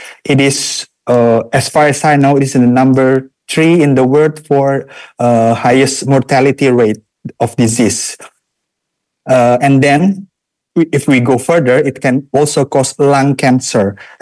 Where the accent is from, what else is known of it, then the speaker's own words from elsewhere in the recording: Jakarta, Indonesia; But when I come back to Jakarta, my hometown, I always get irritation in my throat.